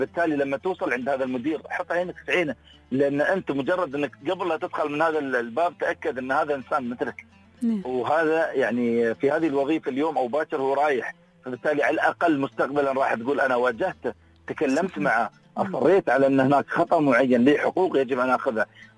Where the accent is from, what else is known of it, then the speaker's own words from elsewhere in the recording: United Arab Emirates; اليوم نحن مجتمع إماراتي مثقف،